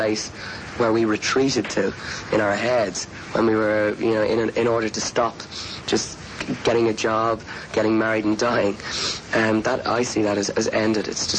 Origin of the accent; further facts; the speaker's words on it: Dublin, Leinster, Ireland; because I grew up in Dublin. I grew up in a sort of suburban type of community